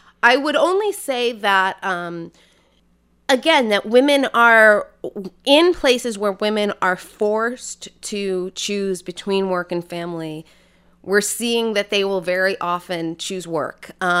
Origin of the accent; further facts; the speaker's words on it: United States; it's interesting when you go there as an American feminist